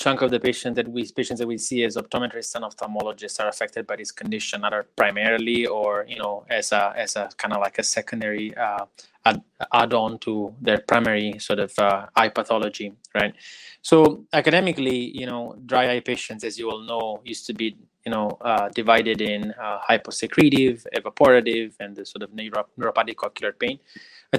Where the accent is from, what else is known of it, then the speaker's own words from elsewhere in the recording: Campania, Italy; No, I follow Italian soccer, and I'm a Southern Italian. So my hometown is in the outskirts of Naples. So I follow Napoli.